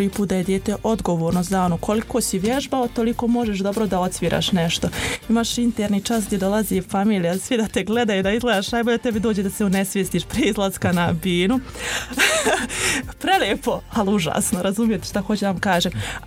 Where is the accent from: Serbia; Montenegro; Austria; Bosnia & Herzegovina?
Bosnia & Herzegovina; onu fabriku koja je najpoznatija kod nas u Bosni i Hercegovini